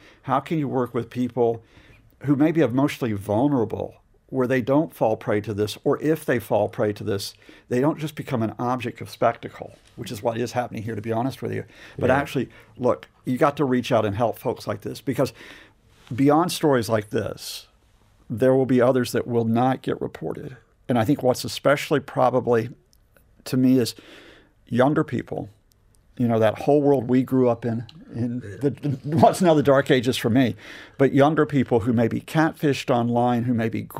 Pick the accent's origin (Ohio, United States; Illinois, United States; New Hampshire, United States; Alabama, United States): Alabama, United States; Huntsville; I grew up in Huntsville, Alabama, which the center of the space and rocket industry.